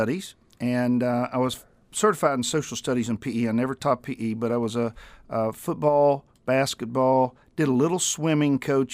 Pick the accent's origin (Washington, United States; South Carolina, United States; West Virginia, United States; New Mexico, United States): West Virginia, United States; South Charleston; moved away as an adult; I'm from South Charleston, West Virginia, born and raised there. Went to school there, high school, college in Charleston, and moved to Florida, followed my parents down there in the early 70s